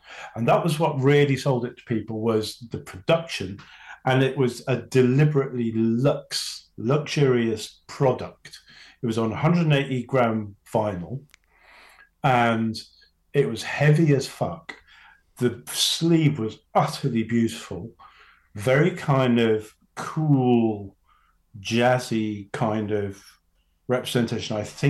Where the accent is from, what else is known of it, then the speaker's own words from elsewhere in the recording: London, United Kingdom; also born or lived in Stoke-on-Trent; My home county is really London, because that's where I've grown up from the age of 11. But I was not born in London. I was born in Stoke-on-Trent.